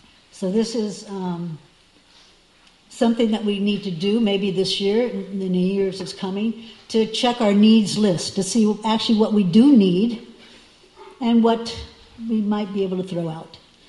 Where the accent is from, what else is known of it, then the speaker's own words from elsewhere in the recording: Miami, Florida, United States; I used to live in Miami. I was raised in Miami. And I hadn't been back there for years.